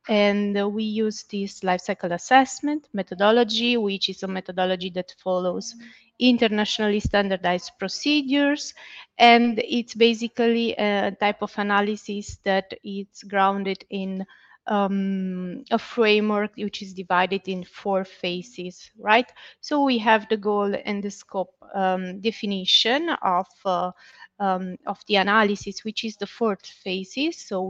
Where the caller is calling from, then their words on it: Bologna, Emilia-Romagna, Italy; From Italy, Bologna. Italy.